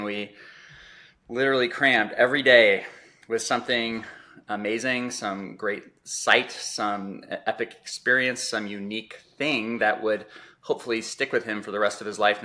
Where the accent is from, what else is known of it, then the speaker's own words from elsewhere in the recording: Arizona, United States; We are from Arizona. So we wanted to see different things than we're used to in the desert Southwest.